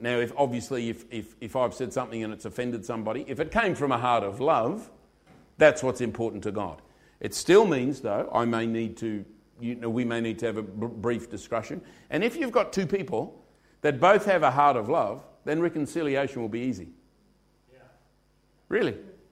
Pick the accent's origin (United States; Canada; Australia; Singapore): Australia; I'm Australian